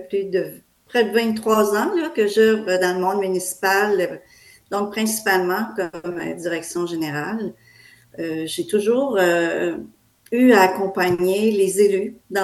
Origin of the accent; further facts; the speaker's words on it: Quebec, Canada; je suis originaire pour moi de la Côte-Nord, même si je demeure actuellement en Haute-Côte-Nord.